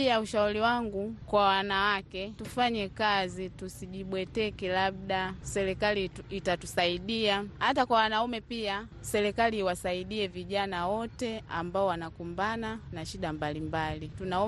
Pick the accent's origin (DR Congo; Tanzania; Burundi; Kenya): Tanzania; Dodoma; natoka Dodoma. Mimi ni mwanamke, ni mpambanaji.